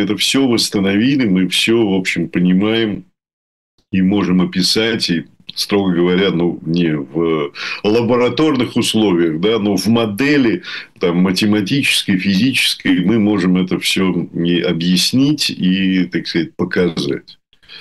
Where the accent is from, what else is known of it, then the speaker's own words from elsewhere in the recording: Moscow, Russia; а тогда, в те времена, еще так же, как и я, москвич